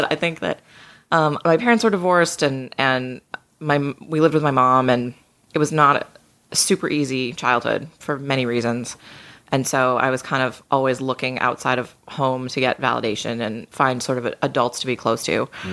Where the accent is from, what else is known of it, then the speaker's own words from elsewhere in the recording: Massachusetts, United States; Yeah, I grew up just outside of Boston.